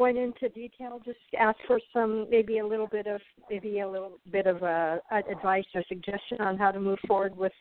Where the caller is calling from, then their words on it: Arizona, United States; I'm calling from Arizona.